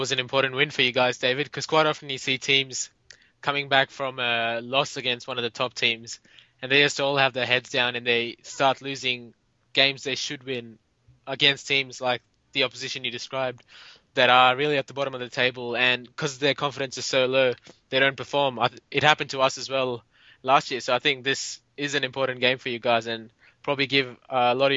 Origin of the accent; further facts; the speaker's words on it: Australia; from Australia.